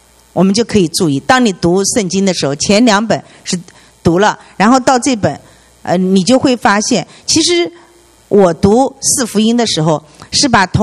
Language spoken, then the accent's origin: Chinese; China; 耶稣的思维和他的想法完全和我们中国人通常的思维是不一样的。